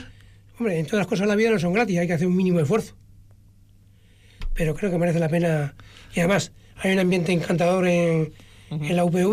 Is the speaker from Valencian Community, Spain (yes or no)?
no; Extremadura, Spain; Yo cuando estaba de vacaciones, soy extremeño, en el pueblo